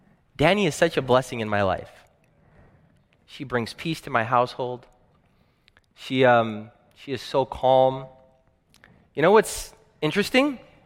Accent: Washington, United States; born there; also born or lived in New Jersey / Canada / Brazil; I was born in Washington. We lived in New Jersey, moved to Canada, lived there for a few years, then moved to Brazil.

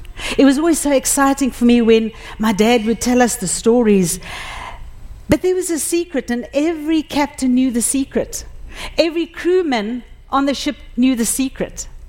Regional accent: South Africa; I grew up in South Africa, and I grew up in a fishing village called Cork Bay. Three houses down from where our home was, there was the sea.

